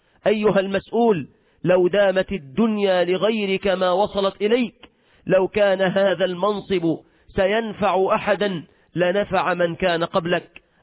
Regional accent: Egypt; أهلنا وإخواننا من المسلمين في بلادنا مصر

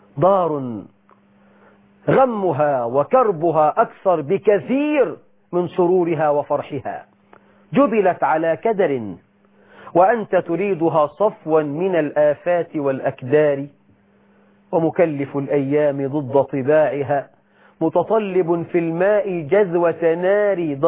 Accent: Egypt; بلدنا مصر

